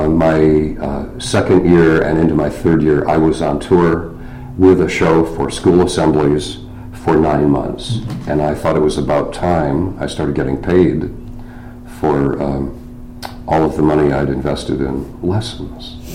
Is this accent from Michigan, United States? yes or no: yes; Mount Clemens, Michigan, United States; I grew up in eastern Michigan in the Mount Clemens area, and then pretty much in the Ionia-Belding-Greenville area near Grand Rapids. I consider myself a West Michigan native.